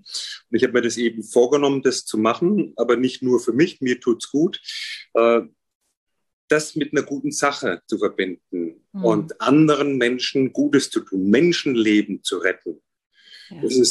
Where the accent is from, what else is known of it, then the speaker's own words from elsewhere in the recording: Würzburg, Bavaria, Germany; da habe ich einen Abteilungsleiter mit seiner Stellvertreterin in Würzburg, wo ich herkomme, gehabt.